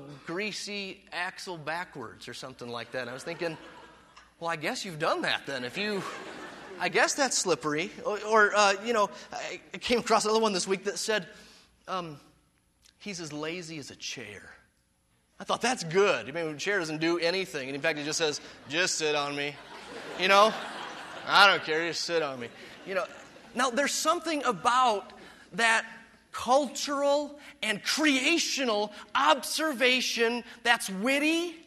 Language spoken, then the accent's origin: English; Detroit, Michigan, United States; moved away as an adult; I moved from Detroit to Virginia to go to, remember, Detroit, Motown, they don't do southern sayings there, to Virginia to go to college.